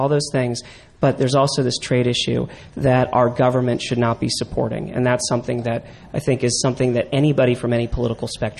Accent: California, United States; I'm from Northern California and I will offend myself by saying it.

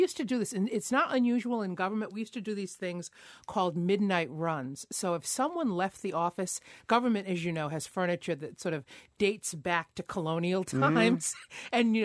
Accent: Rhode Island, United States; I'm from Rhode Island, and I forgot about that.

